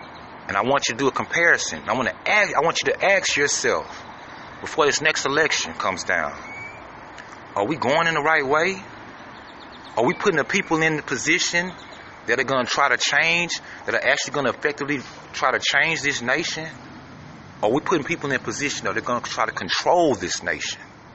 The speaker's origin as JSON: {"language": "English", "region": "Texas", "country": "United States", "said": "as a Texan, as an American, quite frankly, we're smarter than that."}